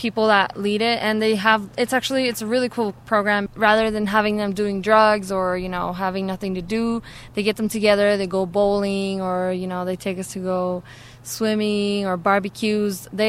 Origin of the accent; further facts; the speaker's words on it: North Lake Tahoe, United States; I'm 15, and I'm from North Lake Tahoe.